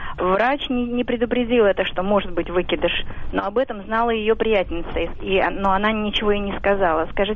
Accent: Moscow, Russia; я из Москвы.

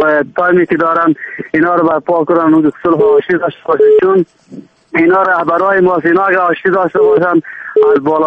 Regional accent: Baghlan, Afghanistan; من خودم به بخش پلیس ولایت قندار خدمت میکنم و اصلا از بغلان هستم.

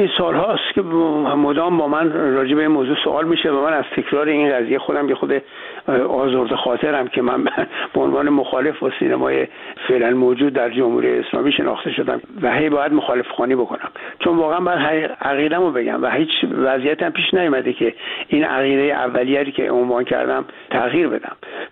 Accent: Iran; moved away; وضعیت خودمونو که ما از ایران اومدیم توضیح بدم به جامعه‌ای که به اونجا وارد شده بودیم

